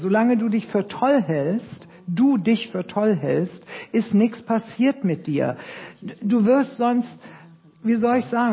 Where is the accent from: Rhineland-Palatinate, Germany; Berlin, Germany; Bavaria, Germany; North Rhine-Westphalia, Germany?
Berlin, Germany; born there; ich bin ein Kriegskind, bin im Krieg in Berlin geboren